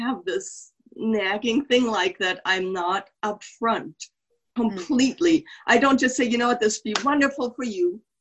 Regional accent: Germany; now in United States; New Mexico. Awesome. Good morning. Good morning. But originally, I'm from Germany. But I've moved here.

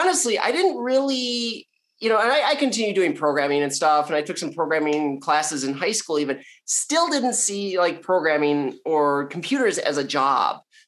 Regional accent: Milwaukee, Wisconsin, United States; I mean, I've lived in the Milwaukee area my entire life.

